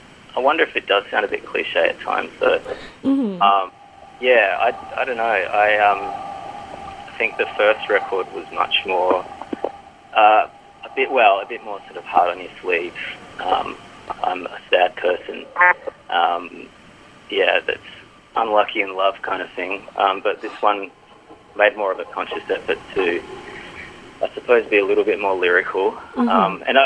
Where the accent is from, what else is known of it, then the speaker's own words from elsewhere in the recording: Adelaide, South Australia, Australia; now in Melbourne, Australia; I recruited those two, and we're all friends from Adelaide anyway, so it worked out really well.